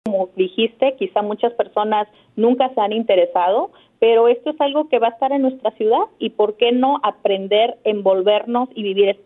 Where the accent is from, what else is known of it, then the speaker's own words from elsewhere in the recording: Mexico; now in United States; como nacionalista mexicana le vamos a México